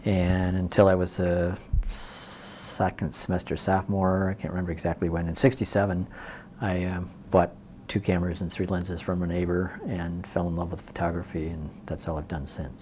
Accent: Monona, Wisconsin, United States; I grew up in Monona, so contiguous to Madison

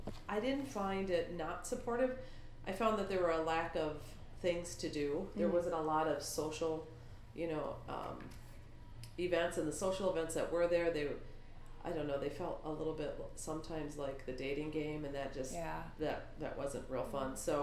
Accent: California, United States; also born or lived in Great Falls, Montana / Michigan; now in Wisconsin, United States; I grew up in Southern California and Michigan, and I came to Wisconsin about 25 years ago.

